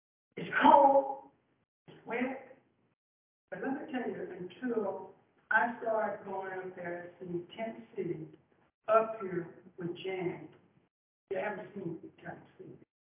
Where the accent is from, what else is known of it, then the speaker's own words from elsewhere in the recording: the South, United States; I come from the South.